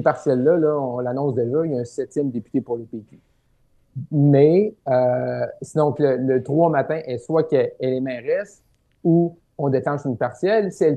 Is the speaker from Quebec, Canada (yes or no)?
yes; Quebec, Canada; c'est pas ici à Québec, mais c'est dans ma région natale, le Seigneur de Saint-Jean.